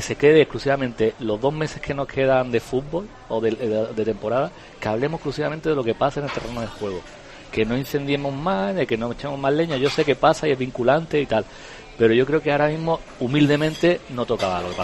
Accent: Málaga, Andalusia, Spain; somos malagueños y tenemos esa idiosincrasia

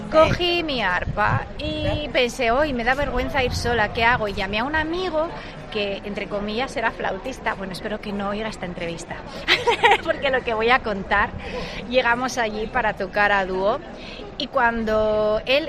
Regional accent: Madrid, Community of Madrid, Spain; born there; now in Cartagena, Spain; Bueno, nací en Madrid.

